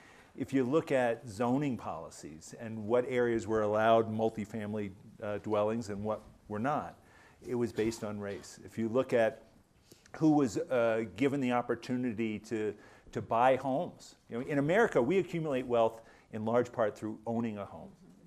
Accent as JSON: {"language": "English", "town": "Princeton", "region": "New Jersey", "country": "United States", "tie": "born or raised there", "said": "I grew up in Princeton, New Jersey, and moved back 40 years later"}